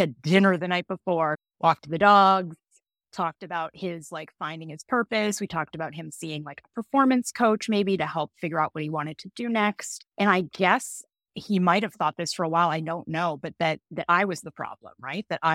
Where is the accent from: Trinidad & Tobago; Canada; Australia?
Canada; now in United States; Like I had a life like I could never have even imagined growing up in Canada.